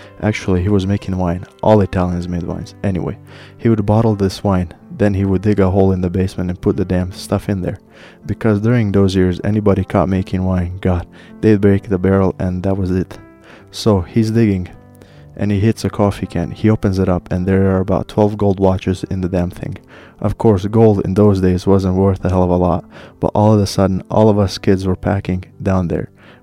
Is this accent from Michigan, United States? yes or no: no; Wyoming, United States; also born or lived in Italy; We stayed in Italy until I was about 4 months old, and we came back to Wyoming, same place.